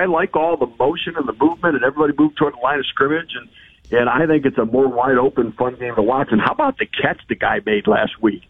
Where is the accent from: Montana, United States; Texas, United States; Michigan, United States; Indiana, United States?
Michigan, United States; Detroit; So I grew up in Detroit. I'm actually in Detroit right now, visiting my parents, and right across the river from Windsor